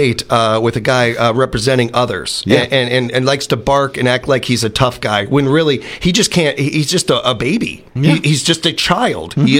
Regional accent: Illinois, United States; I grew up with Chicago politics, and Van Orton reminds me of an Illinois politician.

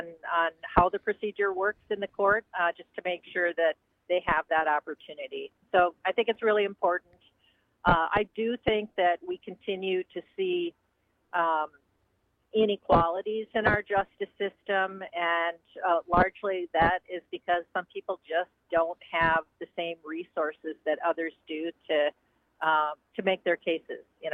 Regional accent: Chippewa Falls, Wisconsin, United States; I grew up in Chippewa Falls, so that's kind of where I got my values and what made me the person I am today.

